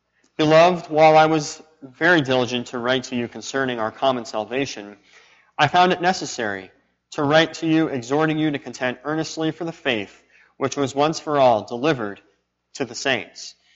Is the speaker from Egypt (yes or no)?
yes; Egypt; growing up in Egypt, soccer was the sport. They call it football over there.